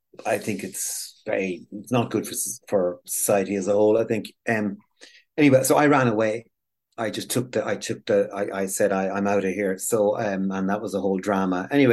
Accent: Edenderry, Offaly, Ireland; growing up in Edenderry, I went to school there. Like, I was sent to boarding school because we had a few bob. Like … We had the supermarket.

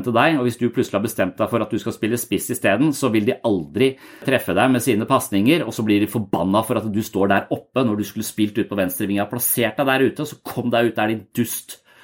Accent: Tønsberg, Vestfold, Norway; jeg flyttet fra Tønsberg, hvor jeg vokste opp, til militæret, og når jeg flyttet fra militæret til Danmark

